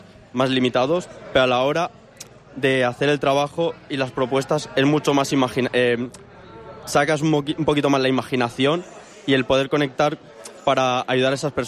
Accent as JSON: {"language": "Spanish", "town": "Alcoy", "region": "Valencian Community", "country": "Spain", "said": "Y provengo de Alcoy y por motivos pues he terminado aquí."}